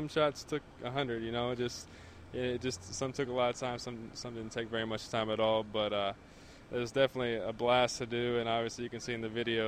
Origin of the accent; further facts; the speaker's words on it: Indiana, United States; that was my dream, you know, growing up in Indiana, playing basketball for the Hoosiers.